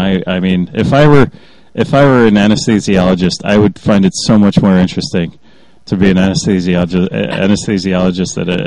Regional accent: Philadelphia, Pennsylvania, United States; growing up in Philadelphia, as I did, and as a lot of the listeners did

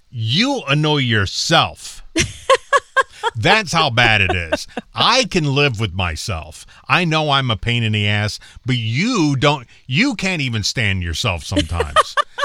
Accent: Midwest, United States; Okay, growing up, it was pop because I am from the Midwest.

